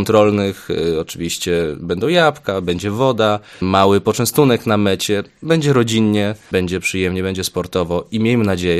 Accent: Opole, Opole Voivodeship, Poland; Co ja jestem Opolaninem

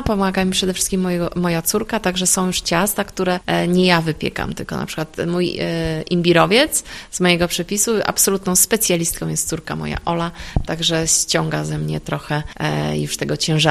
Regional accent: Lesser Poland, Poland; now in Kraków, Poland; Ja pochodzę z Beskidu Niskiego, więc tutaj mam trochę wpływów też austriackich w mojej kuchni takiej domowej, ale tutaj w Krakowie, gdzie ja robię święta Bożego Narodzenia

